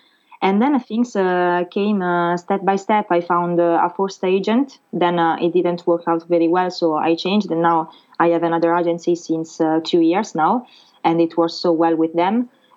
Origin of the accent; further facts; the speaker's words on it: Rome, Lazio, Italy; now in Paris, France; And so I came to Paris 6 years ago. It was by chance, because I'm from Rome in Italy